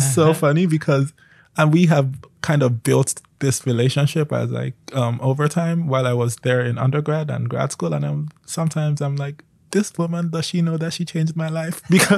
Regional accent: Nigeria; But I was also interested in Nigerian, because I'm Nigerian.

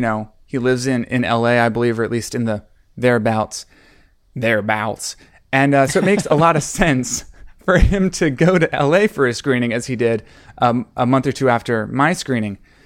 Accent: Charlotte, North Carolina, United States; I am. I was born and bred in Charlotte, North Carolina. They're not far from Kannapolis, sort of way beneath the Mason-Dixon line is what I like to say.

